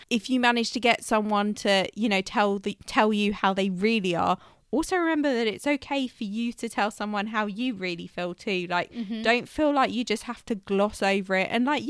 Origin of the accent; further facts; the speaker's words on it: United Kingdom; Me and G, we're both British.